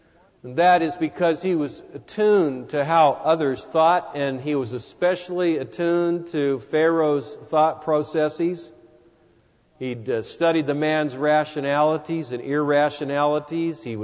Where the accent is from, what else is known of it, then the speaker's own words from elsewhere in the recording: Chicago, Illinois, United States; So when I go somewhere, and I always mention that I'm from the Windy City